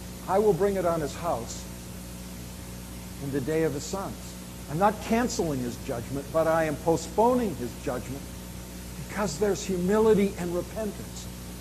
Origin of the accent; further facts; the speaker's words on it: Canada; as a Canadian coming into that context, I was unaware of it